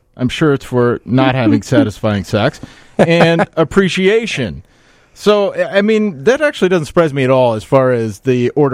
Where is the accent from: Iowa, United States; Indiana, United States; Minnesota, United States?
Iowa, United States; Originally, I'm from Iowa.